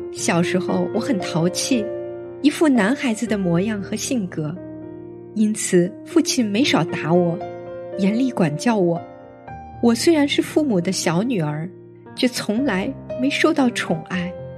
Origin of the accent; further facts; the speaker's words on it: Zhoushan, Zhejiang, China; 来自中国舟山，我出生在80年代